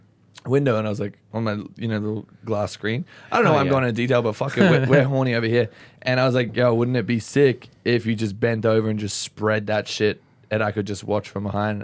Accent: Australia; I'm Australian.

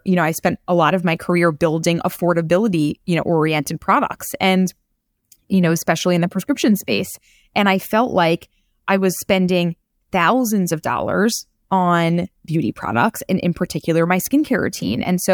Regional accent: Queens, New York, United States; I'm from Queens. There's, you know, no one's paying $1,200 on their products.

